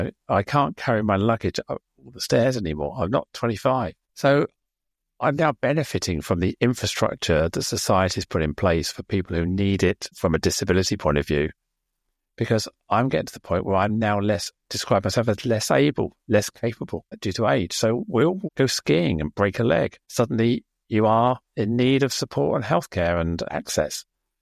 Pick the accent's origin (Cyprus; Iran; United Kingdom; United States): United Kingdom; As a Brit, you look at it